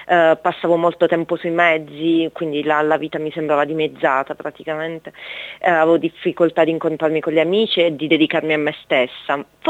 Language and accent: Italian; Matera, Basilicata, Italy; also born or lived in Perugia / Rome; parte della mia storia è cominciata a Roma, dove io sono di Matera, ho studiato a Perugia e poi sono andata a frequentare un master e lavorare a Roma